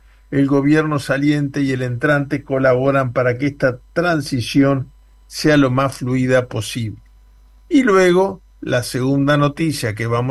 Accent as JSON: {"language": "Spanish", "country": "Uruguay", "said": "uno como uruguayo se tiene que sentir orgulloso"}